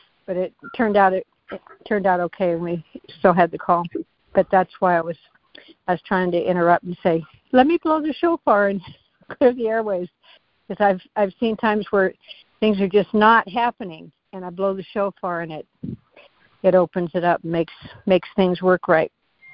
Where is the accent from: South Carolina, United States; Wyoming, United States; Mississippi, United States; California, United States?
Wyoming, United States; I'm from Wyoming, so I'm praying for a team from Wyoming to come and represent Wyoming in the tent.